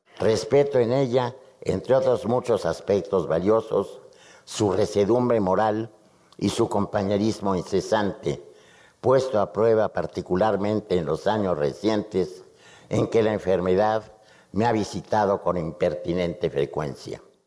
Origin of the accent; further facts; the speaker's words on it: Mexico; Yo, como mexicano, me siento todavía más comprometido en mis tareas de creación e investigación